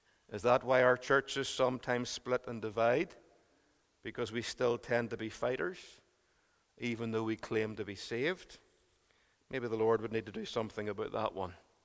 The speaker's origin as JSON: {"language": "English", "region": "Northern Ireland", "country": "United Kingdom", "said": "think about how most outsiders perceive us as Northern Irish people."}